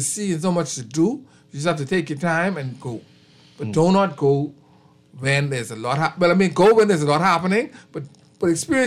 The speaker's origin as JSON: {"language": "English", "region": "Abaco", "country": "Bahamas", "said": "I came from Abaco. I went to Elbow Key."}